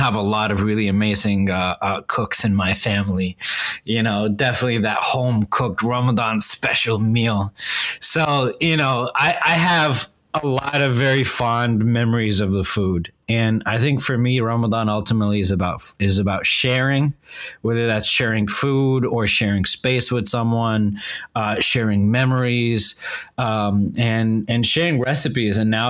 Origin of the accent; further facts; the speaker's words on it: Riyadh, Riyadh Province, Saudi Arabia; some of my fondest memories growing up in Riyadh, Saudi Arabia, were it was just all about family getting together.